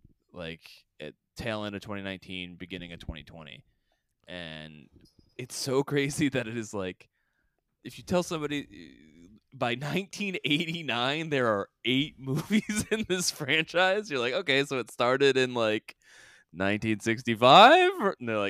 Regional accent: Ohio, United States; I'm from Ohio, so that's like an actual trip.

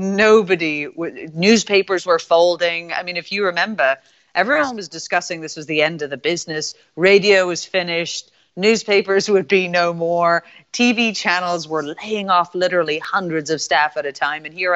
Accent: Northern Ireland, United Kingdom; I was fortunate enough to grow up in a house where I grew up in Northern Ireland

